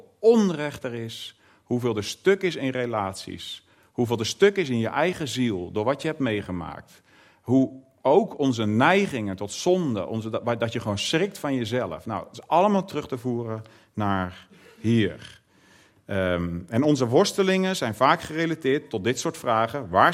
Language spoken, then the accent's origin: Dutch; Limburg, Netherlands; wij komen uit Limburg, de begrafenis was bij Amersfoort, onze oude regio.